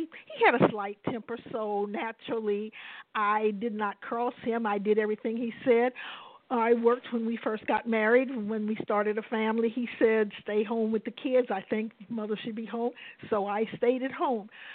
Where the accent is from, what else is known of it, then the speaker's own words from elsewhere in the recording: St. Louis, Missouri, United States; I'm from St. Louis, and I remember those projects.